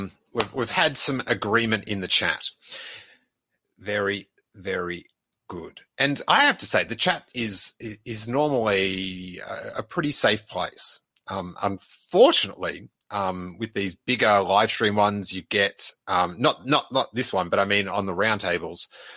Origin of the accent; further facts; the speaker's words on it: Bristol, South West England, United Kingdom; David Prowse, RIP, who was from my hometown of Bristol.